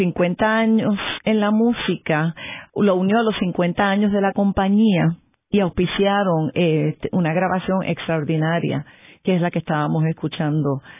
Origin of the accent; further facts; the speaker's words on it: New York, United States; el apartamento donde nosotros nos criamos en Manhattan